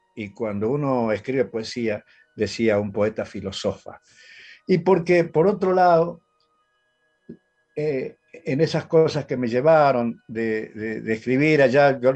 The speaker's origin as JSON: {"language": "Spanish", "town": "Rosario de la Frontera", "region": "Salta", "country": "Argentina", "tie": "born or raised there", "said": "Y eso era allá por mi pueblo en Rosario la Frontera, me acuerdo, mi madre."}